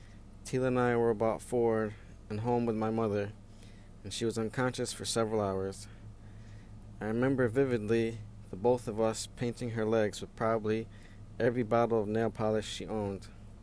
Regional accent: Pittsfield, Massachusetts, United States; born there; So, I was born in Pittsfield, Mass, on July 8th, 1987. … My mother named me that after a friend's middle name.

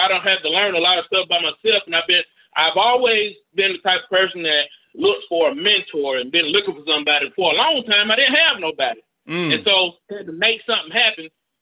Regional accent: Rome, Georgia, United States; Well, I'm from Rome, Georgia, man. The home of the Seven Hills.

